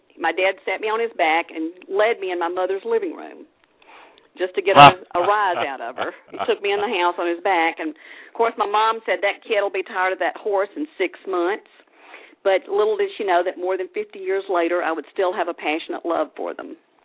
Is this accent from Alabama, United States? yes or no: yes; Alabama, United States; Well, I'm an old country girl. I grew up in Alabama, grew up on a cattle farm.